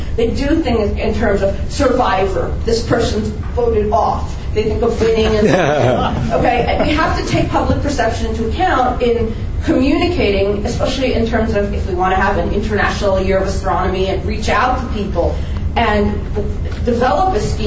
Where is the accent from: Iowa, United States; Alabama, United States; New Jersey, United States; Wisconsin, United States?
New Jersey, United States; Highland Park; from Highland Park, New Jersey